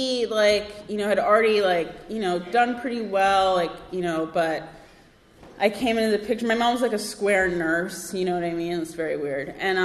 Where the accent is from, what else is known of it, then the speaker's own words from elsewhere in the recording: Florida, United States; I'm first generation Jamaican American, and I grew up in South Florida